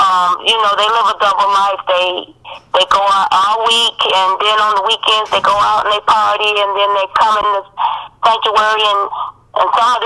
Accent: Alabama, United States; I was born and raised in Alabama. I lived in the backwoods of Alabama.

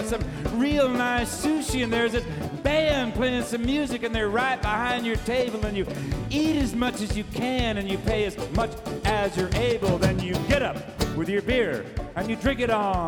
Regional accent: San Jose, California, United States; also born or lived in Palo Alto; Well, I was born in Palo Alto. I was raised in San Jose.

